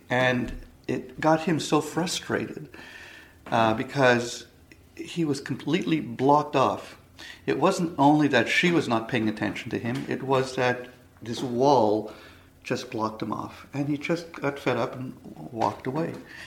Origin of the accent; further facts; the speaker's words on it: Canada; as a Jew growing up in Canada, I'm the child of Holocaust survivors.